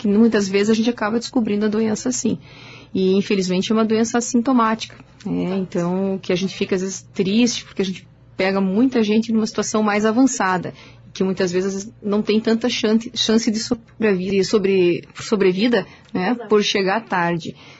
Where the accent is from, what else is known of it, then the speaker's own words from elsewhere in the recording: Canoinhas, Santa Catarina, Brazil; Eu morava em Curitiba, mas a minha família é de Canoinhas, né? Eu sou natural de Canoinhas, mas estava fazendo a residência em Curitiba.